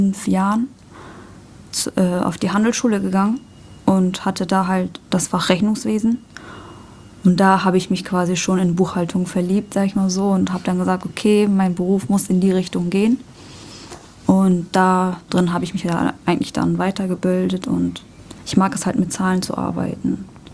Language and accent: German; Hamburg, Germany; born there; Bin in Hamburg geboren.